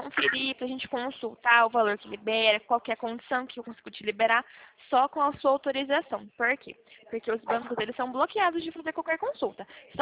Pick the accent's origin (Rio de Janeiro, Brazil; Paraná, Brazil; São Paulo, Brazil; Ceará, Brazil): Paraná, Brazil; Arapongas; Eu sou aqui do Paraná, Arapongas, no Paraná.